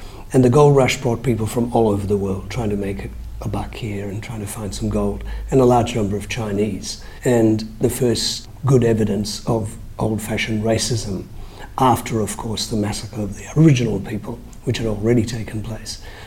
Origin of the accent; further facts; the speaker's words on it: Sri Lanka; now in Australia; I myself am an immigrant to this country. I came here from Sri Lanka, arrived in the 60s, and Australia was a very, very different place in the 60s.